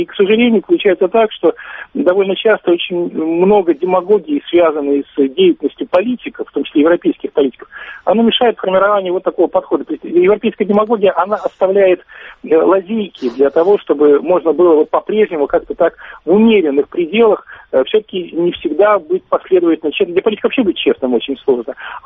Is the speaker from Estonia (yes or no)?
yes; Estonia; Я просто это знаю по себе, я вырос в Эстонии.